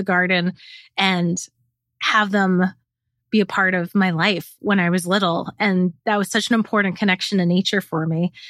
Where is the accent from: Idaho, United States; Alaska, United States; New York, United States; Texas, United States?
New York, United States; My original one was the Northern Cardinal because I grew up in Queens. So it was pretty, you know, cityscape.